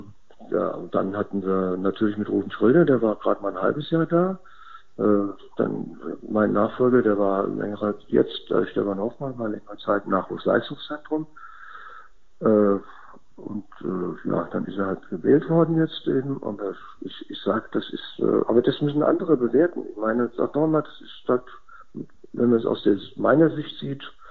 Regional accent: Mainz, Rhineland-Palatinate, Germany; Es ist ganz einfach mein Leben und als Mainzer

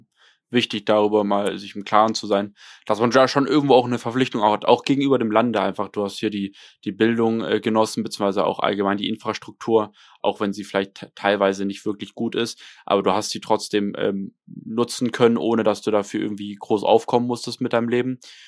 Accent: Germany; born or raised there

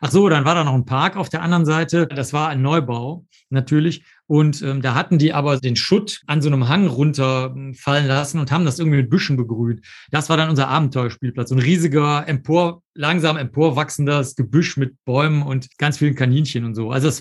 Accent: Cologne, North Rhine-Westphalia, Germany; also born or lived in Rosenheim; Als ich ganz klein war, bin ich schon nach Köln gekommen. Also ich bin in Köln aufgewachsen, in Köln-Zollstock

